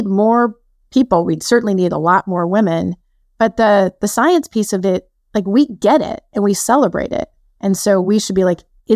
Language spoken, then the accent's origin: English; Denver, Colorado, United States; I grew up in South Denver and I went to a very large high school and I never really went without.